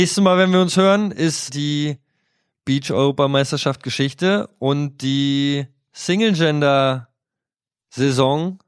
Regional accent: Frankfurt, Brandenburg, Germany; Bei uns in Frankfurt, wenn man früher die Freundin oder so ausführen wollte, sind wir immer nach Polen in die Pizzeria gegangen.

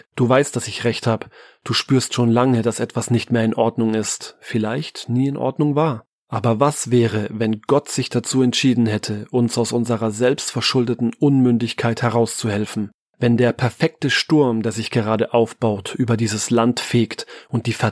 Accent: Germany; Weil ich mein Heimatland liebe. Weil Deutschland ohne starke Männer untergeht.

